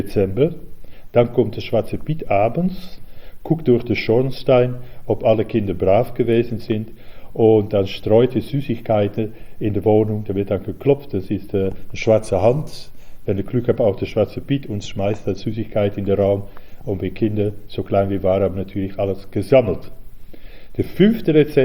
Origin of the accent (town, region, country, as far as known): Amsterdam, North Holland, Netherlands; German is a second language; now in Hanover, Germany